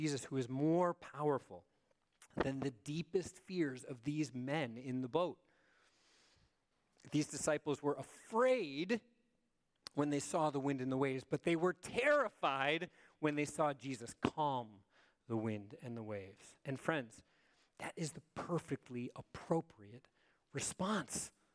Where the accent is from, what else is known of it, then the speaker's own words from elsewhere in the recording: Chicago, Illinois, United States; I grew up in Chicago, which is also, it's on the other side of Lake Michigan, so I grew up right on a great lake. I grew up swimming in Lake Michigan